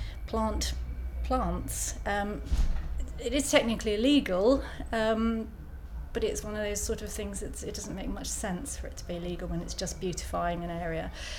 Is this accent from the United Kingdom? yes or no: yes; Bournemouth, South West England, United Kingdom; I'm 45, and I'm from Bournemouth in Dorset.